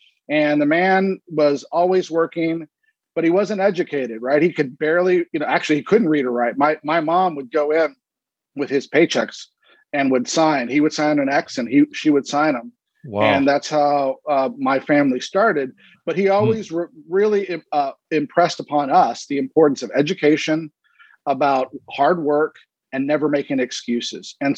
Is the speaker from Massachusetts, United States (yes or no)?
no; San Antonio, Texas, United States; I grew up in San Antonio, Texas.